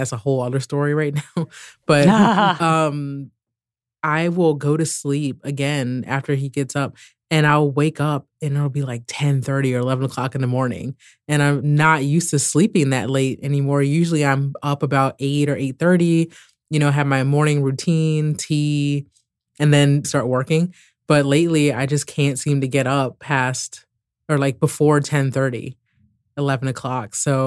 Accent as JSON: {"language": "English", "region": "Maryland", "country": "United States", "also_born_or_lived": "Morocco", "said": "I'm originally from the Maryland, D.C. area. I left in 2012 to go do the Peace Corps in Morocco. So I moved to a country that's a complete 180 from the United States."}